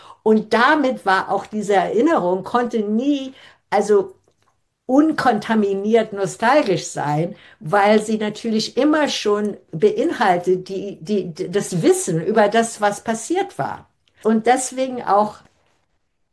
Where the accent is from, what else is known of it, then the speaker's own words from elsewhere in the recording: New York, United States; meine persönliche Erfahrung als Kind auf der Upper West Side, die zu Hause also wirklich nur Deutsch sprach